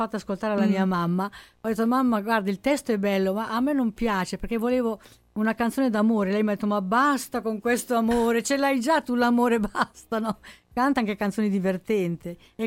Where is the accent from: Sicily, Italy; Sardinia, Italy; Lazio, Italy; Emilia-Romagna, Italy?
Emilia-Romagna, Italy; Cavriago; Cavriago, che è il paese più rosso che ci sia in Europa.